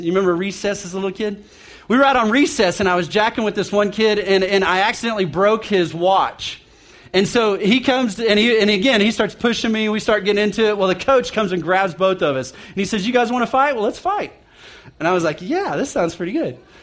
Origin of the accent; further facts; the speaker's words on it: Duncan, Oklahoma, United States; I grew up in Duncan, Oklahoma.